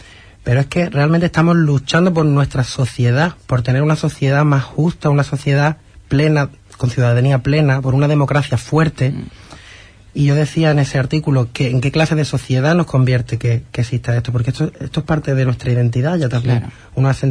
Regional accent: Huelva, Andalusia, Spain; creo que como sociedad onubense, como sociedad española

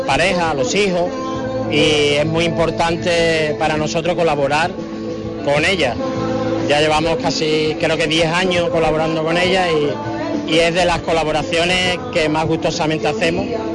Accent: Huelva, Andalusia, Spain; somos de Huelva

